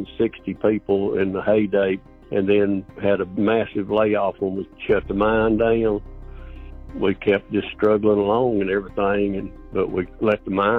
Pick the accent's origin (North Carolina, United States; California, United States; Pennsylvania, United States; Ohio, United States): North Carolina, United States; Kings Mountain; I grew up here in Kings Mountain, right outside the mine.